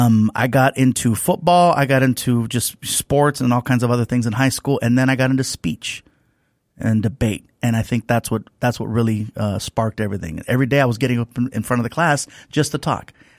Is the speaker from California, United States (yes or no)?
yes; Long Beach, California, United States; also born or lived in San Diego; Single parent, the last of six kids, born in San Diego, but grew up in Long Beach. So from second grade until I graduated from high school, it was Long Beach